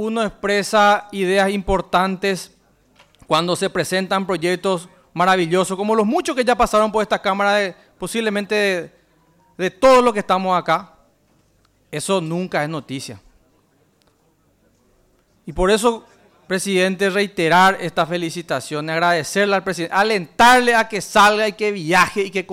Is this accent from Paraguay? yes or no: yes; Paraguay; ese reconocimiento a nivel mundial que nos merecemos como paraguayos